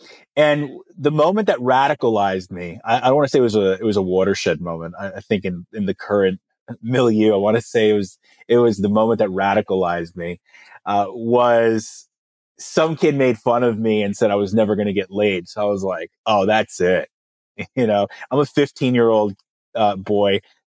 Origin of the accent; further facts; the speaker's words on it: New York, United States; I'm originally from New York, a very New York, New Jersey, Connecticut, tri-state area, gym, tan, laundry crowd.